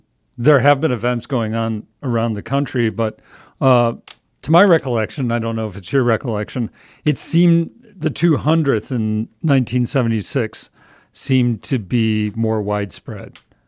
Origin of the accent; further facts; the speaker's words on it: Wisconsin, United States; Originally, I'm from Wisconsin.